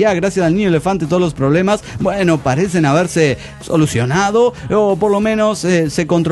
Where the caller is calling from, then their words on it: Torreón, Coahuila, Mexico; de Torreón.